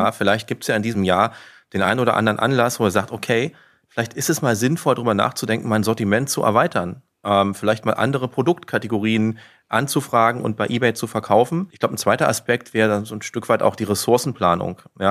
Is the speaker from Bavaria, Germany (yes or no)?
no; Berlin, Germany; Ich bin übrigens gar kein Karnevalstyp, ich komme aus Berlin.